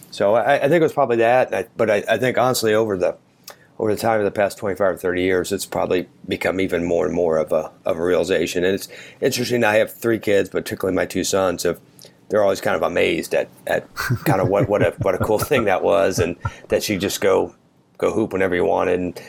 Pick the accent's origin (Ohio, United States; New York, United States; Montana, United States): Ohio, United States; Oxford; because I was born and raised in Oxford, Ohio.